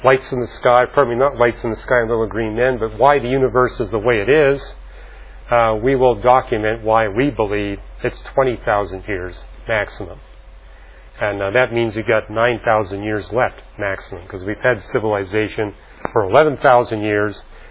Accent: Canada; So I grew up in Canada where we were seeing the aurora, spectacular auroral displays at every solar maximum.

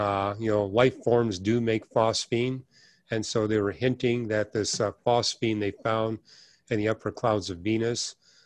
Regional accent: Canada; I was raised in Canada. My parents were poor, but the way the education system was set up in Canada, even though I was in a very poor family

